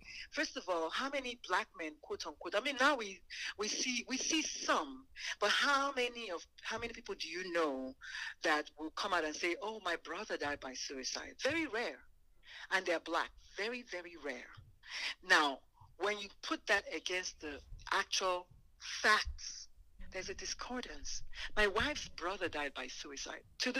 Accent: Nigeria; because even I'm Nigerian, even those of us in Nigeria

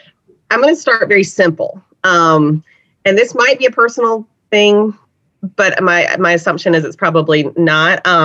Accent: the South, United States; I am from the South. I love the yes, ma'am, no, ma'am.

